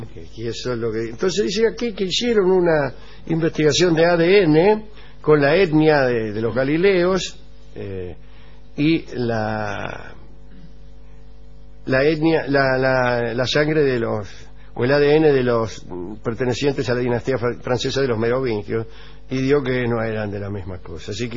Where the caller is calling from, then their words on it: Caleta Olivia, Santa Cruz, Argentina; hola, don Alejandro … de Caleta Olivia, Santa Cruz.